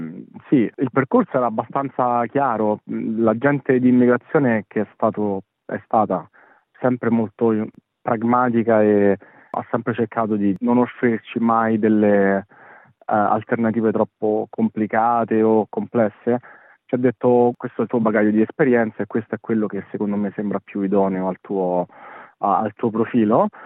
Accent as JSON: {"language": "Italian", "town": "Aprilia", "region": "Lazio", "country": "Italy", "said": "Noi veniamo da Aprilia, che va al sud di Roma, una mezz'oretta di macchina al sud di Roma."}